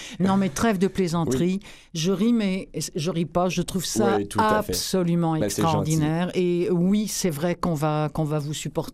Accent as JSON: {"language": "French", "country": "France", "accent": "French", "said": "Vous savez, moi, il y a déjà des gens qui m'ont dit qu'à cause de mon accent français, c'était une forme de handicap."}